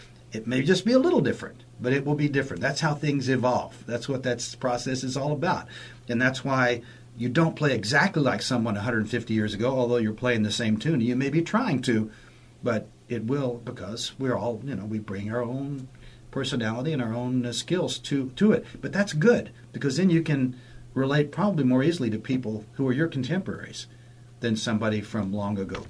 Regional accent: Appalachia, United States; While other people are trying to be Appalachian, we are Appalachian.

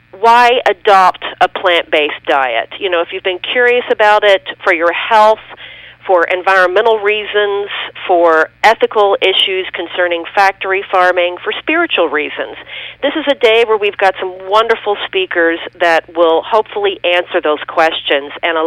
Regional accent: Louisville, Kentucky, United States; I grew up in Louisville, Kentucky

